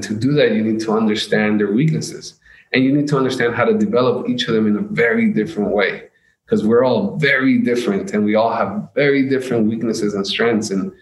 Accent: United States; think of a 16-year-old, not even 15-year-old rebellion kid who thought he owned the world because I'm from America and screw everybody better.

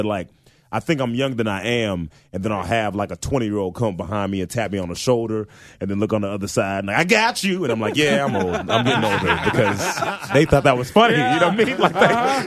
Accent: Memphis, Tennessee, United States; born or raised there; also born or lived in Portland, Oregon

